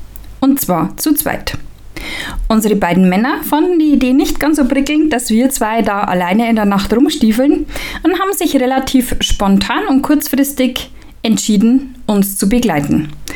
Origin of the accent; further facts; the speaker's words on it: Sulzbach-Rosenberg, Bavaria, Germany; Man startet in Sulzbach-Rosenberg in meiner Heimatstadt